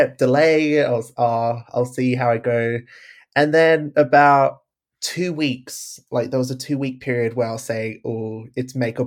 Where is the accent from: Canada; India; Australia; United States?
Australia; as an Australian with Dutch heritage